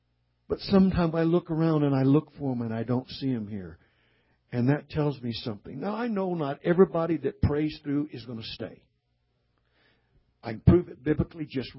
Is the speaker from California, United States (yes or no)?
yes; California, United States; I come from California, man.